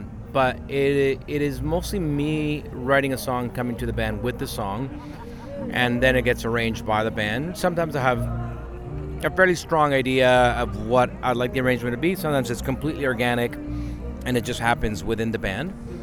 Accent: Mexico City, Mexico; I grew up in Mexico City.

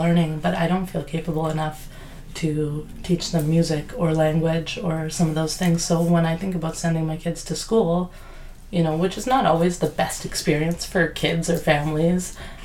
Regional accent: Canada; through my life as a Canadian, reading things in French all my life

